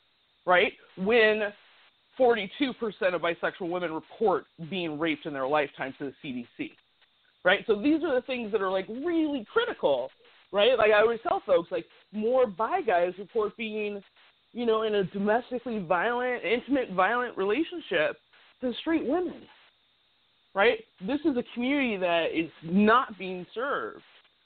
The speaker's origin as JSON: {"language": "English", "town": "San Luis Obispo", "region": "California", "country": "United States", "lives_now": "Los Angeles, United States", "said": "that's where I'm kind of from the Central Coast, San Luis Obispo, California."}